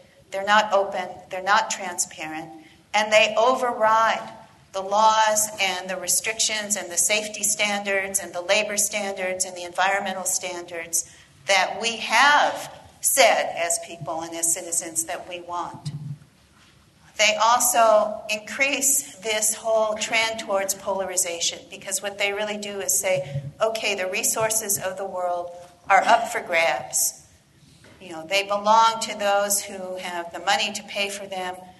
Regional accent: United States; Growing up in the United States, you say the Pledge of Allegiance every day in school

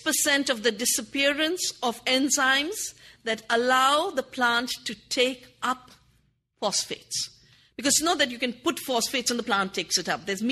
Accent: Uttarakhand, India

